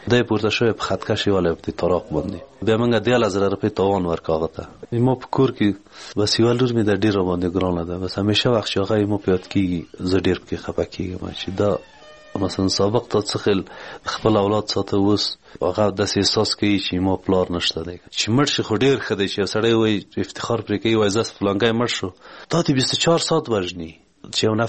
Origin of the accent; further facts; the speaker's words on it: Parwan, Afghanistan; د پروان د ولایت یمه، د غوربند ولسوالۍ.